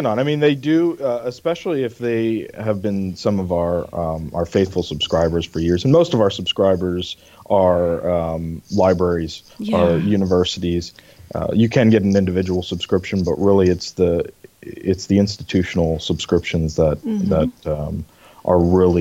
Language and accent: English; Meyerstown, Pennsylvania, United States; I grew up in Meyerstown, so it's one of these places, a very small town, but right around the corner you find one of these worldwide industries right in your backyard.